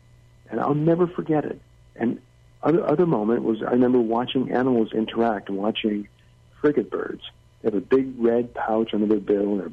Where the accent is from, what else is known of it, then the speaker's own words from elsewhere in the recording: Louisiana, United States; I grew up in Louisiana, where I remember there was an incinerator near my house.